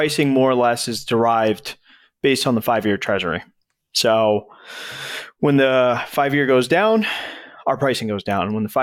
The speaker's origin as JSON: {"language": "English", "town": "Springfield", "region": "Massachusetts", "country": "United States", "said": "so I'm from Springfield, Mass. I'm a Springfield, Mass kind of guy"}